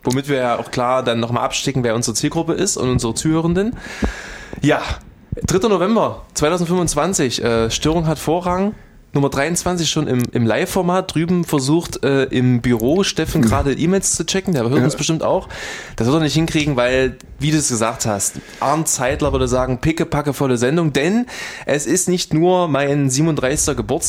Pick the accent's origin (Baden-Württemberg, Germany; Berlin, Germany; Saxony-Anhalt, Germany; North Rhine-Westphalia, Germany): Saxony-Anhalt, Germany; Halle; aus meiner Heimatstadt Halle